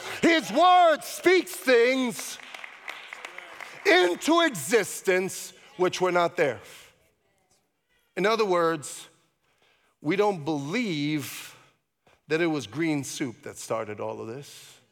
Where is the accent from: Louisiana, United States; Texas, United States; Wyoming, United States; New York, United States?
New York, United States; Brooklyn; I was a kid from Brooklyn just trying to figure this out.